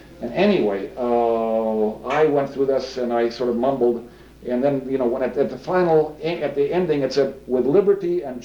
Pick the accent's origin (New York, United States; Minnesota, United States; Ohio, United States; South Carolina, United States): Minnesota, United States; Kenyon; my brother is in the Lions Club over in my hometown in Kenyon